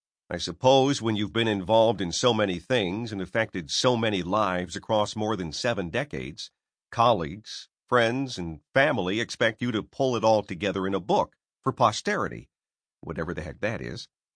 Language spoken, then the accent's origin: English; Irondequoit, New York, United States; My American roots lie in upstate New York. I grew up in Irondequoit, the son of an immigrant family.